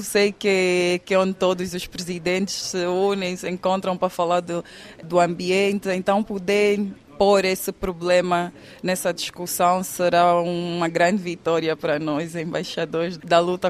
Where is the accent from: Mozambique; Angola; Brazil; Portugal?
Angola; Benguela; born there; Eu nasci em Benguela e tenho um município, que é a Baía Farta, que é afetado por esse problema.